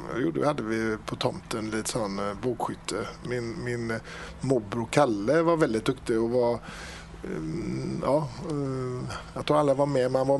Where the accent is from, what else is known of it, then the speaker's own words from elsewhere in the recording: Stenkullen, Västra Götaland County, Sweden; Jag kommer från Lerums kommun, Stenkullen. Jag har gått skola i Gråbo.